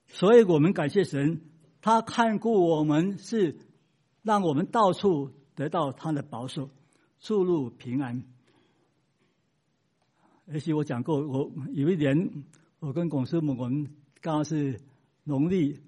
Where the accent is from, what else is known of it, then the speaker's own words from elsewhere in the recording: Philippines; 我在菲律宾长大